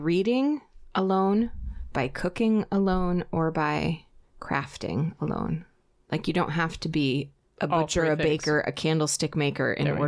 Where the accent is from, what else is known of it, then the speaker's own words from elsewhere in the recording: New England, United States; I mean, I grew up in New England, but I was unaware of it.